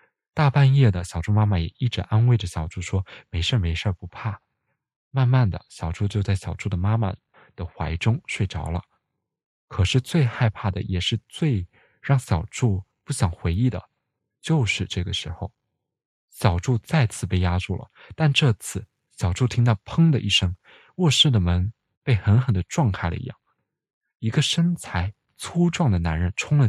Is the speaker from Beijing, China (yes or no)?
no; Guangdong, China; 因为我是个潮汕人，潮汕地区那会儿会比较落后，一般人的家里面是没有厕所的